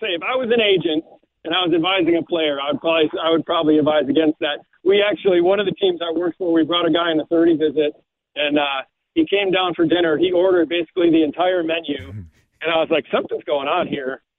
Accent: Michigan, United States; I'm visiting my parents right now. This is my home state.

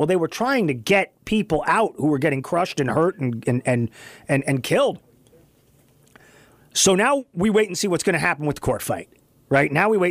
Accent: Texas, United States; Now, I've told you guys, I grew up in West Texas

